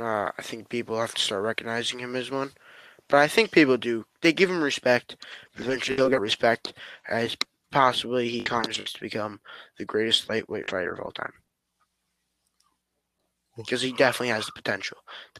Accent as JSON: {"language": "English", "region": "New York", "country": "United States", "said": "Bills, you know, I'm from New York. I got to support the New York team"}